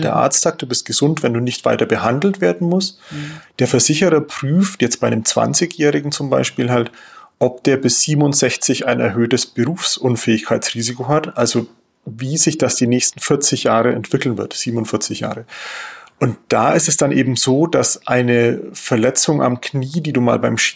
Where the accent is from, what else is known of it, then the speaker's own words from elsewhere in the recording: Kemnath, Bavaria, Germany; Wenn du aber jetzt hier in Chemnat wohnst, wo ich herkomme, dann da kostet dir alles nichts, weil das ist in der nördlichen Oberpfalz, so an der tschechischen Grenze ein bisschen so.